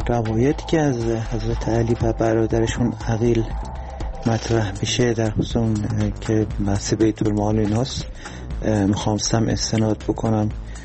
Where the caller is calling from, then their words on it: Tehran, Tehran Province, Iran; از تهران هستم، درود بر شما.